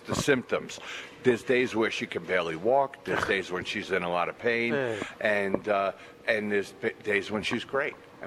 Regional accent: New York, United States; And, you know, and I needed a little politics because I'm from New York.

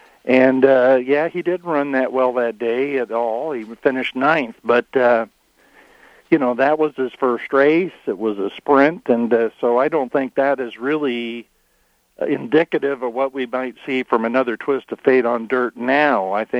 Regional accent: Portland, Oregon, United States; Richard Wright, a very successful rider at Playfair in my hometown, Portland Meadows, and also at Long Acres.

